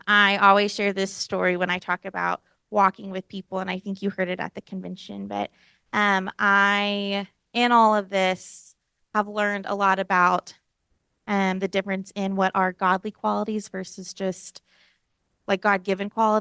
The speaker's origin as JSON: {"language": "English", "region": "Texas", "country": "United States", "tie": "born or raised there", "said": "I grew up in Texas, lived in Portland for about 6 months church planting in 2017, moved back to Texas"}